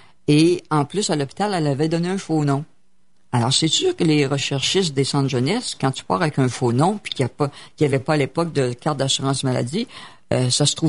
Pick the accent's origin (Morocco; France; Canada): Canada; Quebec City, Quebec; born there; Alors moi, exemple, je suis née à Québec et j'ai été adoptée à Québec.